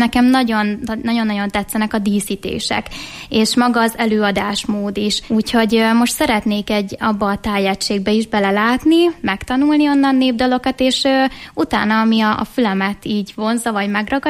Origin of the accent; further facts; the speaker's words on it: Szabolcs-Szatmár-Bereg, Hungary; born there; amúgy én Szabolcs megyében születtem